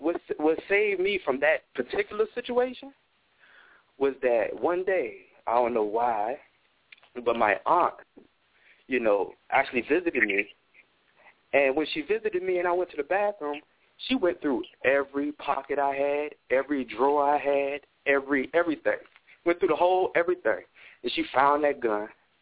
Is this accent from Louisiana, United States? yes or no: no; Washington, District of Columbia, United States; You know, I'm in Washington, D.C., born and raised in Washington, D.C.